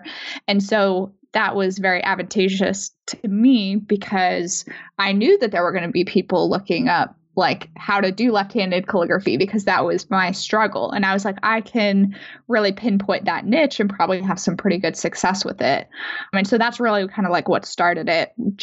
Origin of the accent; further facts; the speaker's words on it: Denver, Colorado, United States; I grew up in Denver. So like friends and family in Denver too